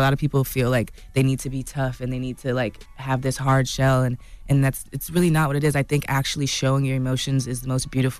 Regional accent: Jamaica; I'm Jamaican

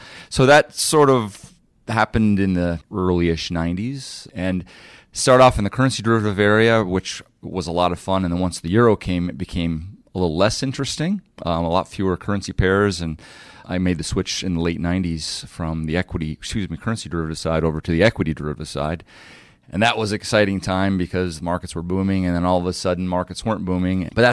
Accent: Detroit, Michigan, United States; Growing up in Detroit, I was a third generation GM person.

